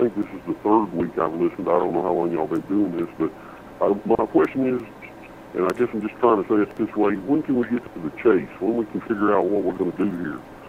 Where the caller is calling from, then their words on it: Minnesota, United States; I'm calling from Minnesota.